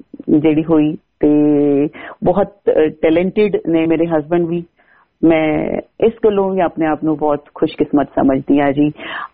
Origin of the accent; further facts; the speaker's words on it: Abohar, Punjab, India; ਮੈਂ ਪੰਜਾਬ ਦੇ ਇੱਕ ਬਹੁਤ ਹੀ ਛੋਟੇ ਜੇ ਸ਼ਹਿਰ ਅਬੋਹਰ ਜਿਹੜਾ ਕਿ ਰਾਜਸਥਾਨ, ਪੰਜਾਬ ਤੇ ਰਾਜਸਥਾਨ ਦੇ ਬਾਰਡਰ ਤੇ ਹੈ, ਉੱਥੋਂ ਦੀ ਮੈਂ ਜੰਮਪਲ ਹਾਂ।